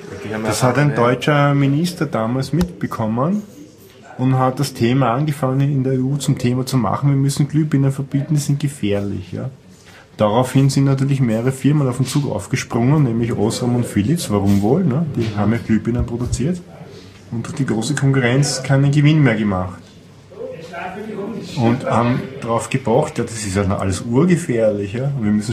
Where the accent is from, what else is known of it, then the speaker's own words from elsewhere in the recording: Austria; Also muss man den Staat als Österreicher daran hindern, sein eigenes Land kaputt zu machen.